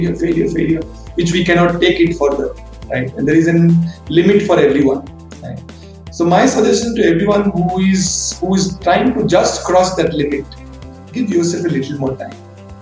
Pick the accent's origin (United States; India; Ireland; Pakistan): India; Odisha; And I did my engineering in Odisha Engineering College. I'm from Odisha. So, this college is in Bhubaneswar.